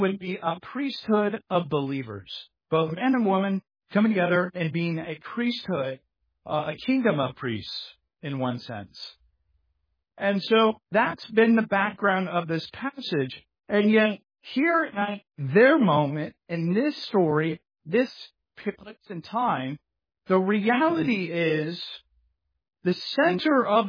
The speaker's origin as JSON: {"language": "English", "town": "Pottstown", "region": "Pennsylvania", "country": "United States", "tie": "born or raised there", "said": "I actually want to specifically speak about my hometown"}